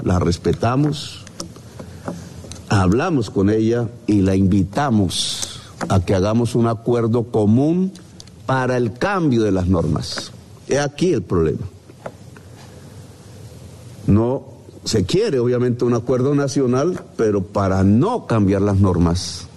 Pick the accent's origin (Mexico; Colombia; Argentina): Colombia; para cumplir ante la humanidad como Estado y como sociedad colombiana